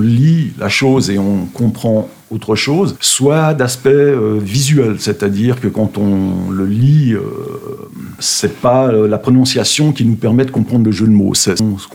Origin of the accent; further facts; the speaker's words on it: Switzerland; now in Évian, France; je suis suisse et qu'il y a certainement quelques jeux de mots que j'ai faits qui sont peut-être compris que par les Suisses. Je ne peux pas le savoir, ça fait que 7 ans que j'habite à Évian.